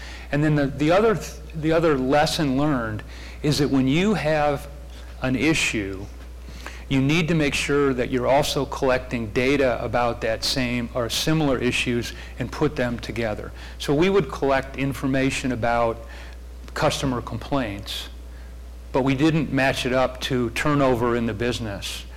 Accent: Michigan, United States; Growing up in Michigan, the thing I learned is you have cycles.

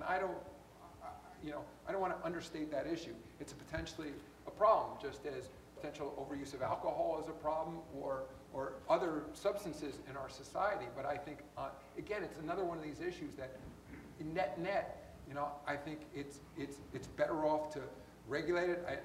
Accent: New York City, New York, United States; but in the city I grew up in New York

